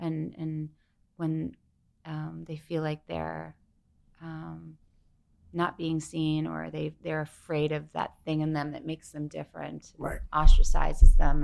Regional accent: Syosset, New York, United States; And so I was from Syosset, but there were too many syllables in that, so he changed it to Hicksville.

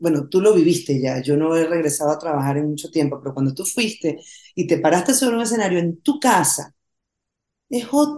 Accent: Venezuela; este año cumplo 50, estrenemos esto el día de mi cumpleaños número 50 en Venezuela, por Cristo, pasar mi cumpleaños en mi país

